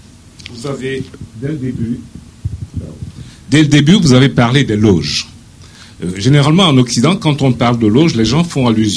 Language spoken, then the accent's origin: French; Southwest Region, Cameroon; puisque je suis vers le Mont Cameroun